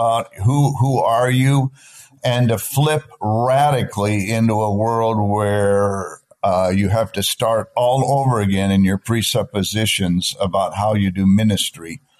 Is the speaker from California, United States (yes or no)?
yes; Napa, California, United States; it started as a 10-year-old kid in Sunday school in Napa, California. I grew up in Napa, California.